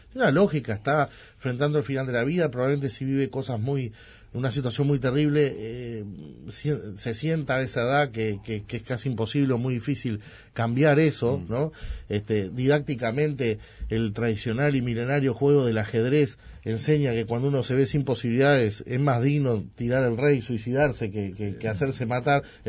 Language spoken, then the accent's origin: Spanish; Uruguay; Entonces ahí sí tenemos que interpelarnos como uruguayos